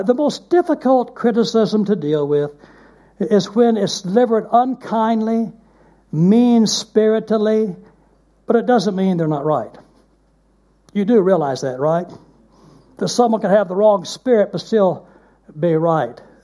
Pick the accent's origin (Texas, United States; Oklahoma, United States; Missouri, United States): Texas, United States; Dallas; When I was growing up, I grew up in the First Baptist Church of Dallas, Texas.